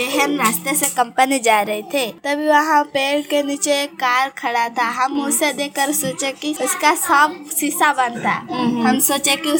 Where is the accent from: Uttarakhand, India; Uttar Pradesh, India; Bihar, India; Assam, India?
Assam, India; मैं असम से आई हूँ।